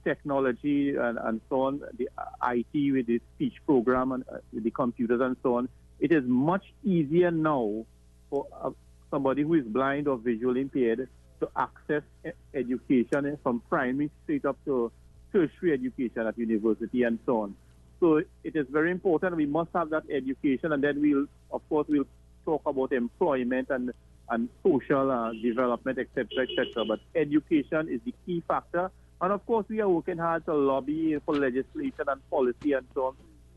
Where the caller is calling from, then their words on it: Princeton, New Jersey, United States; I'm calling from Princeton.